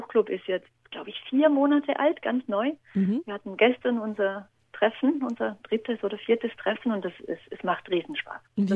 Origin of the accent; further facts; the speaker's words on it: Austria; Abitur oder bei uns in Österreich zur Matura.